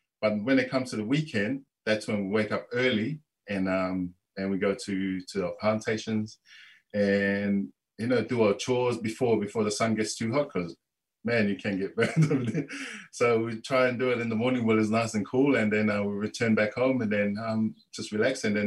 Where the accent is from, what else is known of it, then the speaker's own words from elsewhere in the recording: Tuvalu; first language Tuvaluan; English is a second language; I don't worry too much about the Tuvalu language, because that's my mother tongue.